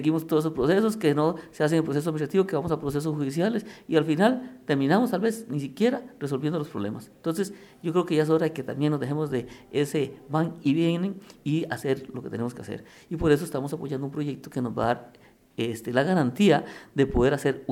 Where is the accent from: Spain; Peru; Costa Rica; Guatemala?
Costa Rica; somos costarricenses, democráticos, que tenemos un país verde